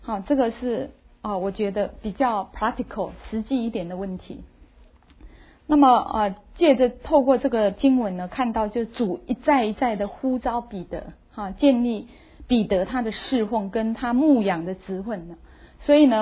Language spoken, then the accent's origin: Chinese; Kaohsiung, Taiwan; 我是高雄人，那我对基隆也不熟哈。